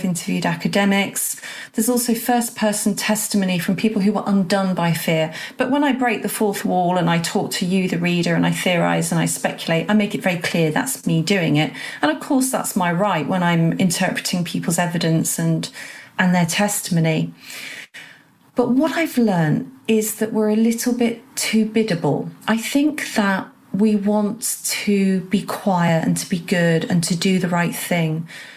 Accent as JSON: {"language": "English", "region": "England", "country": "United Kingdom", "said": "I'm proudly patriotic, love being English and British."}